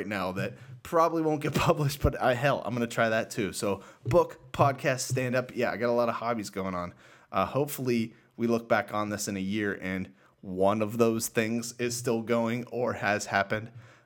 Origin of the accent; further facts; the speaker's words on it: Pittsburgh, Pennsylvania, United States; I'm from Pittsburgh. I'm an annoying, obnoxious, in your face Steelers fan, and the Penguins and the Pirates.